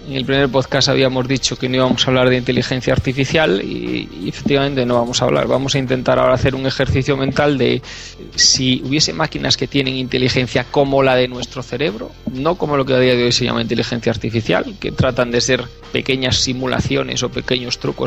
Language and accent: Spanish; Spain; accent: Spanish from Spain with Galician roots; yo la digo con mi propio acento, con raíces gallegas por ahí y español de España, ¿vale?